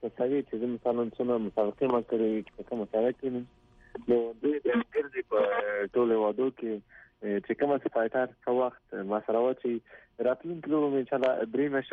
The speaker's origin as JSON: {"language": "Pashto", "region": "Laghman", "country": "Afghanistan", "said": "لغمان کوم زه د لغمان"}